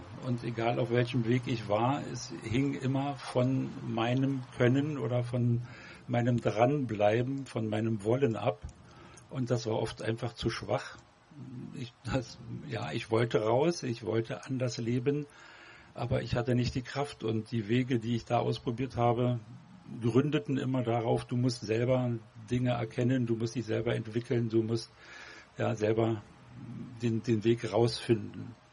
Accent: Berlin, Germany; Ich bin in Berlin aufgewachsen, sozusagen noch die Spätfolgen der 68er.

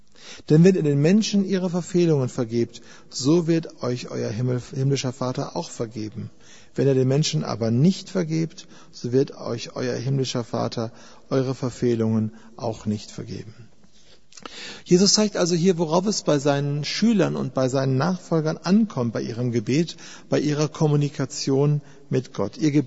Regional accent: Germany; Wir sind ja als Deutsche in unserer etwas verfrorenen westlichen Kultur eher so

